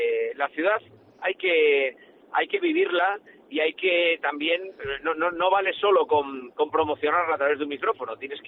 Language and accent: Spanish; Gijón, Asturias, Spain; yo soy asturiano, soy de Gijón, y bueno, donde he crecido y donde he recibido la mayoría de los aprendizajes que tengo como persona han sido en Asturias y en Gijón